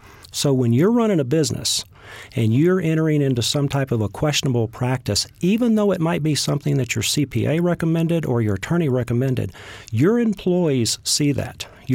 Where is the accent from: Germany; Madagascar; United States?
United States; Texas; I am a Texan, yes.